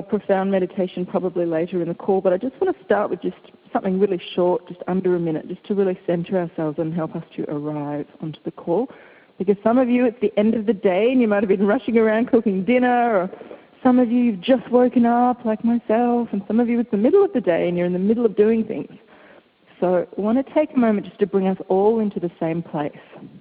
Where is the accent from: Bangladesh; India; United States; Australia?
Australia; Melbourne, Victoria; I just love the fact that we have two Melbournes on this call, my hometown Melbourne and our new sister city in Florida.